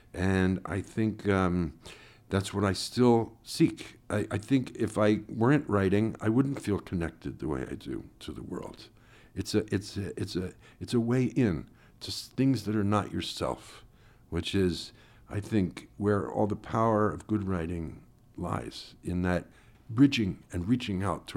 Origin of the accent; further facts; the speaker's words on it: Newark, New Jersey, United States; I grew up in New Jersey. I was born in Newark and grew up in the suburbs around Newark and then wound up in Newark towards the end of my high school days. So very close to New York.